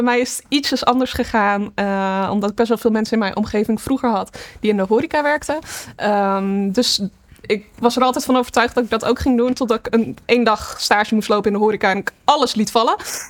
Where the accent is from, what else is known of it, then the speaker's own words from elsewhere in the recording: Friesland, Netherlands; moved away as an adult; now in Utrecht, Netherlands; Ik kom zelf uit Friesland. Dus ik heb eerst daar 5 jaar gewerkt.